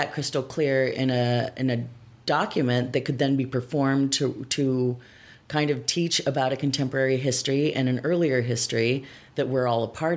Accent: San Diego, California, United States; also born or lived in National City / Tijuana, Mexico; now in Los Angeles, United States; So I was born in National City, grew up on both sides of the border in Tijuana mm-hmm. and San Diego, moved 13 times before I ended in Los Angeles in 1987.

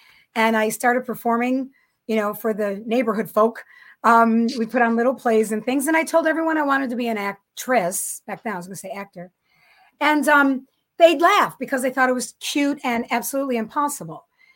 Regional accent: Buffalo, New York, United States

